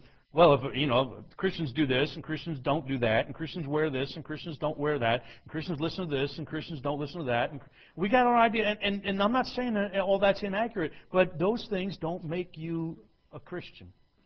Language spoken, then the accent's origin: English; New Jersey, United States; I'm from New Jersey. I have no Italian blood in me, but I'm an honorary Italian. I mean, I'm from northern New Jersey.